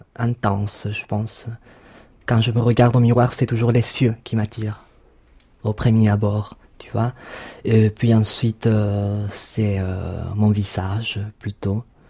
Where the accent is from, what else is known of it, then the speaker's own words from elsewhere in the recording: Santiago, Santiago Metropolitan, Chile; Bon, je viens du Chili, de la capitale Santiago. J'ai grandi à Santiago du Chili.